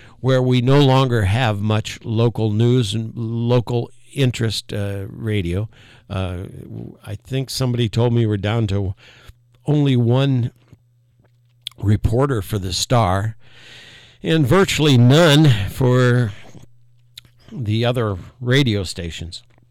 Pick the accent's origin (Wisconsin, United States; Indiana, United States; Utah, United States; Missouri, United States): Indiana, United States; South Bend; I was brought up in South Bend, Indiana, home of Buttigieg, Pete Buttigieg